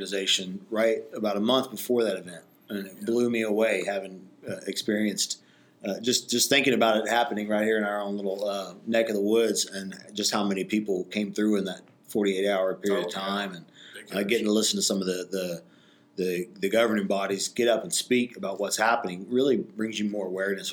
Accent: Deer Park, Texas, United States; Now, I grew up right here in Deer Park, so I'm personally holding them all accountable for being 5 foot six.

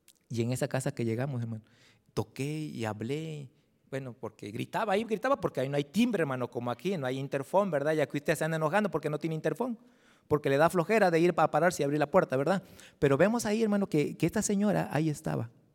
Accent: Mexico; yo soy hijo del maíz, hermano. Y soy mexicano 100%.

